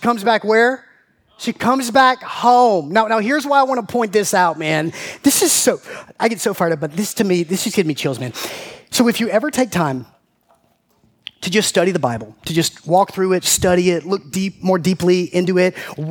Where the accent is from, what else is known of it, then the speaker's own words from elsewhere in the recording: Georgia, United States; And I'll never forget my Uncle Marty, growing up in Central Georgia, my Uncle Marty, who was a Christian and therefore very concerned for my soul